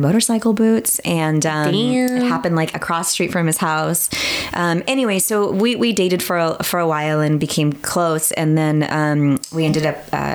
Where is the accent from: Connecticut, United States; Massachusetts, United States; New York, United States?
New York, United States; Queens; I grew up in Queens.